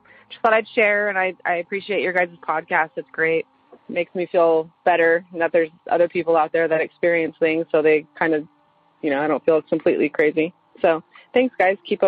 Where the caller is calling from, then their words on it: Austin, Texas, United States; I am calling from Austin area in Texas.